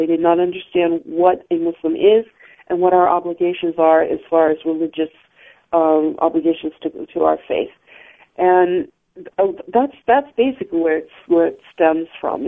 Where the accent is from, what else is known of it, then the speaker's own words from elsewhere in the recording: New Hampshire, United States; now in Iowa, United States; I was raised in New Hampshire primarily my formative years, but I'm from the East Coast up and down. My dad was in the military. And what brought me to Iowa was my husband's job.